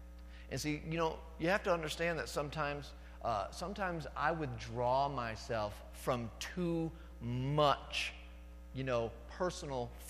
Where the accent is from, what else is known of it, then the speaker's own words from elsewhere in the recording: Jamestown, New York, United States; Jamestown is my hometown. I grew up here. Went away to Fredonia for 5 years, you know, to get educated, whatever. Came back to the town as an elementary school teacher.